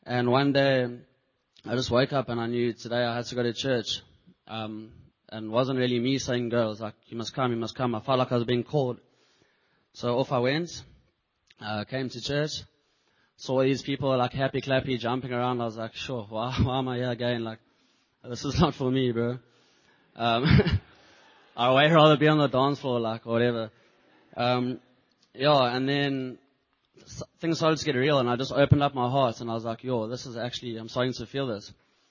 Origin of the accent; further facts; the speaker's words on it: Umhlanga, KwaZulu-Natal, South Africa; I'm from Amshlanga, which is also in Durban.